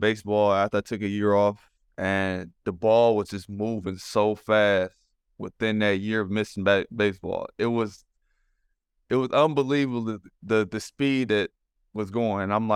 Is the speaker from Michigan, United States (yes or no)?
yes; Detroit, Michigan, United States; Yes, Southwest Detroit. There's so many different parts of Detroit if you ask a lot of people.